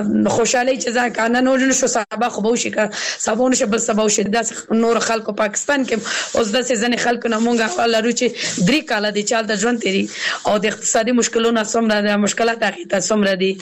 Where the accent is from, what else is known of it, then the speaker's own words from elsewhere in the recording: Kabul, Afghanistan; زه اوس بله ولایت کې اوسېږم، زه پخپله د کابل ولایت نه یم.